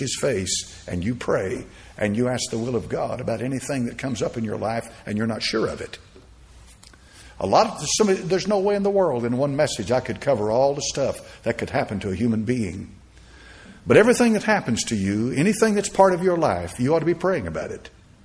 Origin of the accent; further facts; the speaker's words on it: Knoxville, Tennessee, United States; The town when I grew up in Knoxville, Tennessee, you go downtown.